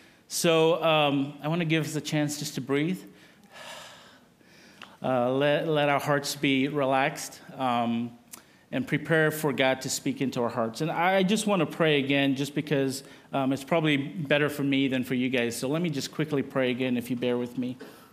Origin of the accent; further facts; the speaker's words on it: South Africa; now in Lansing, United States; southeast, you'll end up in South Africa. And so that's where I'm from, okay? So I am going to use my best American accent to speak to you.